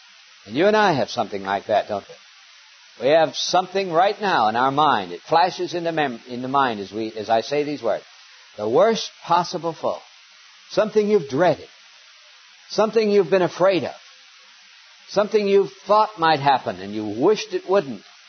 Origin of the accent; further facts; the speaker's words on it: Montana, United States; now in California, United States; I grew up in Montana, where, as we often say, we only have two seasons, winter and August.